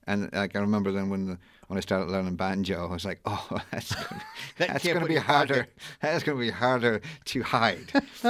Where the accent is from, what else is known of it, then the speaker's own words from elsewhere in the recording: Pennsylvania, United States; born there; also born or lived in Ireland; No, I was born just outside of Philadelphia, and then the family moved back.